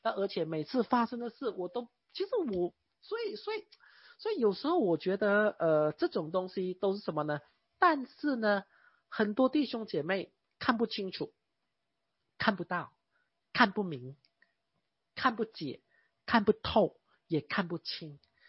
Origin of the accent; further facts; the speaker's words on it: China; 所以呢身为中国人我们要有自信啊